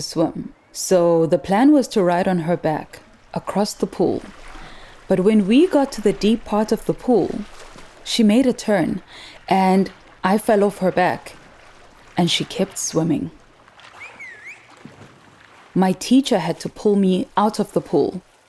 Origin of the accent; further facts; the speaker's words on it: Soweto, Gauteng, South Africa; I grew up in Soweto, a community in the city of Johannesburg, which is the capital of South Africa. The closest beach was 6 hours from my town.